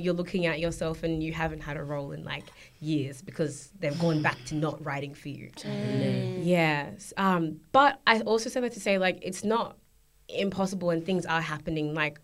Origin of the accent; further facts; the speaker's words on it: Australia; and I'm Australian, like, I grew up here.